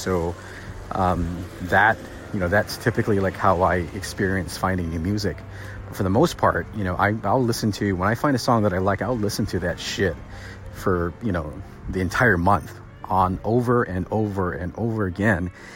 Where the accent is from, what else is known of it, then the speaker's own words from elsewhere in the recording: Guam; because I'm from Guam and that's kind of the shit that I grew up listening to.